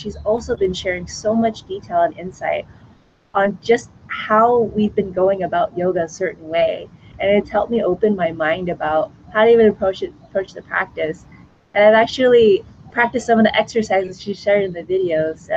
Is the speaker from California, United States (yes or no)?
yes; Los Angeles, California, United States; now in Chiang Mai, Thailand; I'm from Los Angeles in San Francisco, but I am currently in Chiang Mai, Thailand.